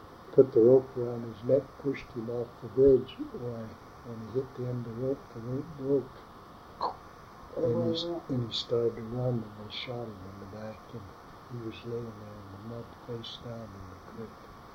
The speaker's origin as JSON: {"language": "English", "town": "Rock Springs", "region": "Wyoming", "country": "United States", "tie": "born there", "said": "I was born in Rock Springs."}